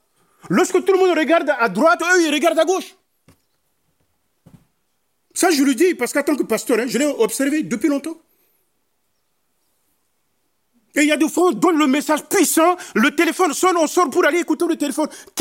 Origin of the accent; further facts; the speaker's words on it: France; Alors chez nous en France, quand un mois on n'est pas payé, on met le feu.